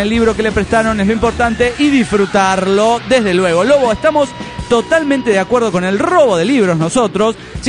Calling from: Uruguay; Hola, ¿cómo están? … de la República Oriental del Uruguay.

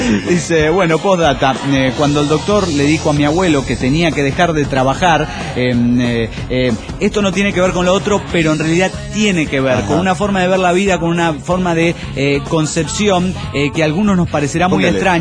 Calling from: Las Toscas, Santa Fe, Argentina; Soy el conquistador de las Toscas Santa Fe.

